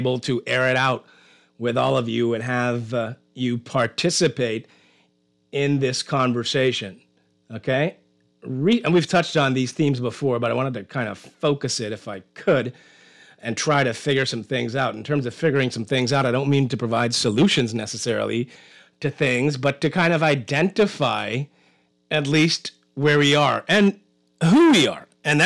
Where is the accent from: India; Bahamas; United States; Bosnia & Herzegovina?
Bahamas; I was born in Princess Margaret Hospital in 1976, 3 years after independence. My mother was born in the Bahamas. My father was born in the Bahamas. Their parents were born in the Bahamas.